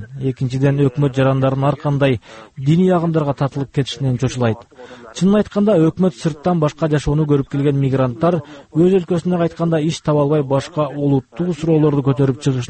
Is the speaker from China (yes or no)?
no; Altyaryk, Fergana Region, Uzbekistan; Мен өзүм Алтарыктанмын.